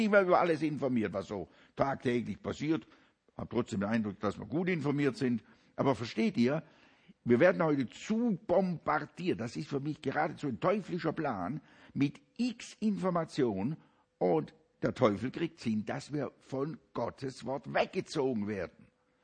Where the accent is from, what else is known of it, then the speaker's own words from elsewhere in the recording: Switzerland; Und ich sage das jetzt als Schweizer Leute.